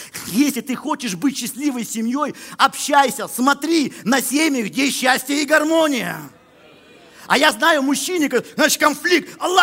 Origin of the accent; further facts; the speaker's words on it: Russia; у нас в детстве в России был всего, я помню, он был маленький, был один телевизионный канал.